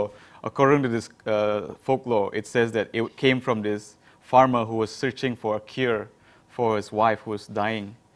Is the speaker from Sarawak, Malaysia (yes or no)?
yes; Kuching, Sarawak, Malaysia; when he goes to like KL, for example, because we're from Kuching, he'll bring back tapes, VHS tapes